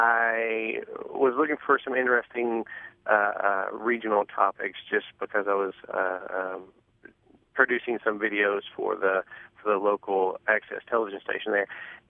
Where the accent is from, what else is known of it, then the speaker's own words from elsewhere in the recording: Kentucky, United States; I mean, growing up in Kentucky, we're UK fans.